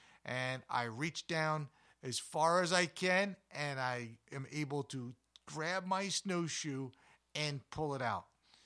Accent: Northeast, United States; You know, my youth growing up in the Northeast, cold and a lot of snow.

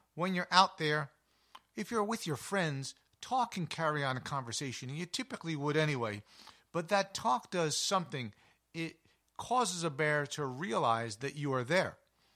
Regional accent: East, United States; growing up in the East and being, I don't want to say surrounded by black bears, but with black bears all the time, and then being out west

